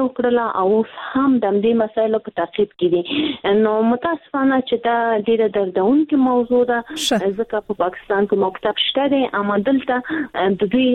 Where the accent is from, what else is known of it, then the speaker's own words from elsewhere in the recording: Afghanistan; موږ الحمدلله موږ مسلمانان یو، موږ افغانان یو.